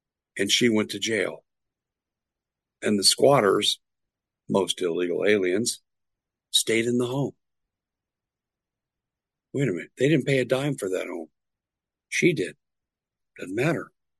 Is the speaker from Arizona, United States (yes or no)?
yes; Arizona, United States; Let me speak to what's happened in my home state in Arizona